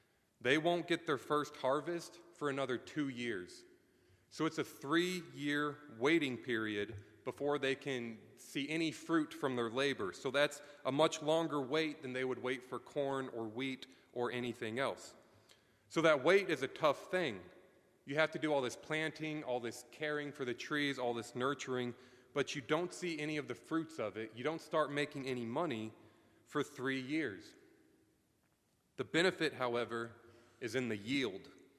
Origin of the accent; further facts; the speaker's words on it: New York City, New York, United States; And so growing up in Manhattan, I have zero experience with farm life.